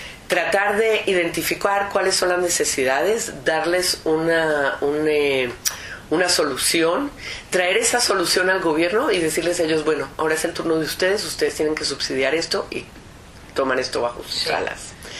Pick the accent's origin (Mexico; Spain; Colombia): Colombia; now in Israel; yo soy originalmente de Colombia y vivo en Israel.